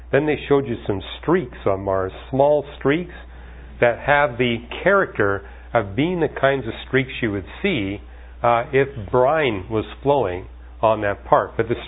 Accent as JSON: {"language": "English", "country": "Canada", "said": "I'm from Canada"}